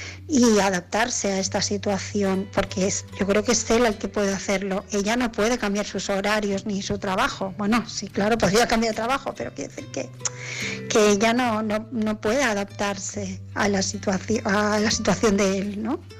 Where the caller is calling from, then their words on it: Barcelona, Catalonia, Spain; de Barcelona